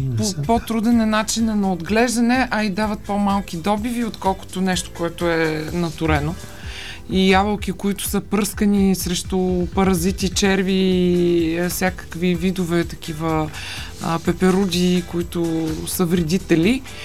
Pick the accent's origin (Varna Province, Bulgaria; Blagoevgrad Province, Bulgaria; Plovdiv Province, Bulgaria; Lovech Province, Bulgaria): Plovdiv Province, Bulgaria; Plovdiv; Аз съм от Пловдив и така са ме научили в околните села